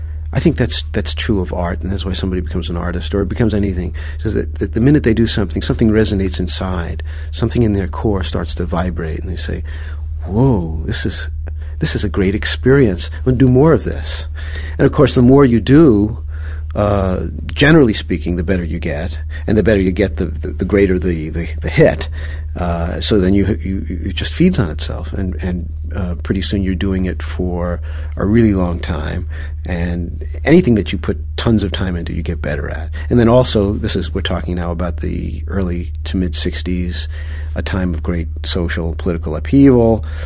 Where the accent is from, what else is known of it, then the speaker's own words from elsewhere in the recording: Brooklyn, New York, United States; a kid growing up in Brooklyn without a lot to do.